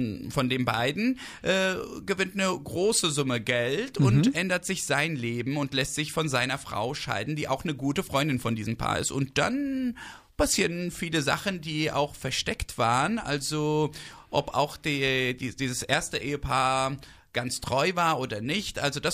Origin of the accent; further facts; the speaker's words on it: Bonn, North Rhine-Westphalia, Germany; also born or lived in Istanbul; Also ich komme aus Bonn eigentlich. Ich bin, mhm, in Bonn auf die Welt gekommen, aber danach war ich auch in Istanbul lange Zeit